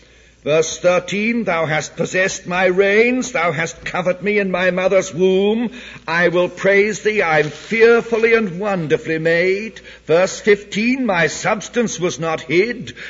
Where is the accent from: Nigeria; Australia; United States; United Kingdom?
United Kingdom; England; born there; also born or lived in South America / West Indies